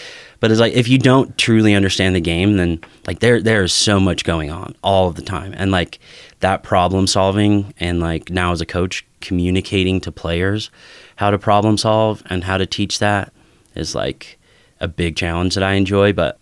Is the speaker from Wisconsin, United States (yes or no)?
no; Ogden, Utah, United States; Yeah, I grew up in Ogden, Utah.